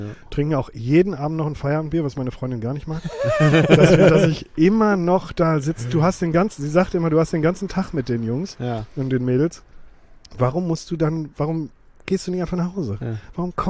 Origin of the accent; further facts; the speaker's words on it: Witten, North Rhine-Westphalia, Germany; born there; Ne, geboren in Witten.